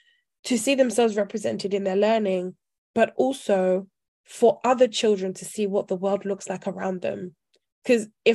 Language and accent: English; Nigeria; I'm Nigerian. I'm the firstborn Nigerian girl in a Nigerian household.